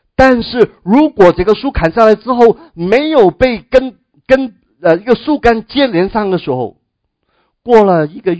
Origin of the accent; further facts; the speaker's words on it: China; 我们中国人过年就喜欢放买那个桃花好